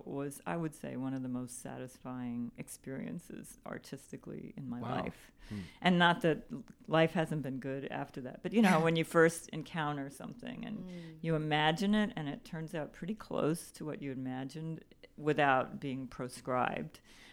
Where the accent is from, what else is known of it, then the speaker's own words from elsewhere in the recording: Baton Rouge, Louisiana, United States; also born or lived in Atlanta; And I grew up kind of in Baton Rouge, Louisiana. I didn't ever go to an art gallery, except like a historical kind of art gallery. And in high school in Atlanta, finally, I went to an art museum.